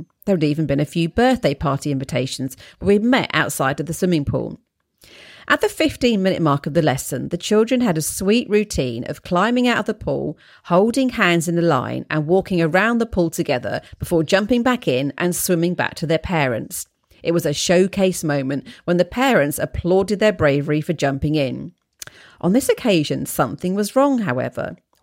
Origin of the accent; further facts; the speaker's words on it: London, United Kingdom; Despite my drifterish tendencies and training from growing up in London, eyes down, hands in pockets